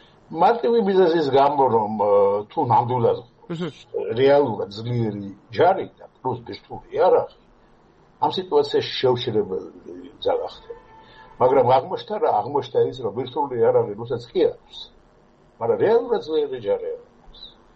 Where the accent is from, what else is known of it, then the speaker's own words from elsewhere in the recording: Batumi, Adjara, Georgia; also born or lived in Ukraine; დაბადებული ვარ უკრაინაში და